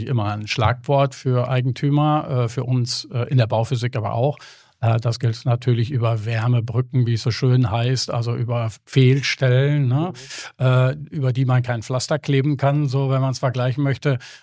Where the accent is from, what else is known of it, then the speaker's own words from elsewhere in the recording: North Rhine-Westphalia, Germany; ich komme aus dem Münsterland, da kennt man klassisch Verblendmauerwerke.